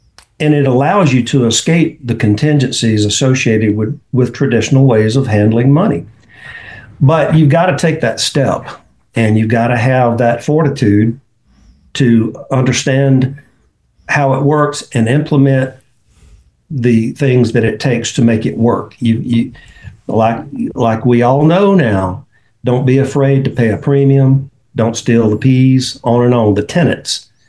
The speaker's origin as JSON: {"language": "English", "town": "Cairo", "region": "Georgia", "country": "United States", "tie": "born or raised there", "said": "I was raised in Cairo, Georgia, which is where A.L. Williams is from."}